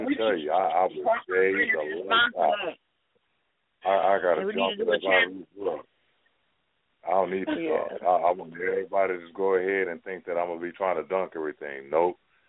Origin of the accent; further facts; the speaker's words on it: Los Angeles, California, United States; I'm from L.A. I'm from South Central L.A. I'm not scared.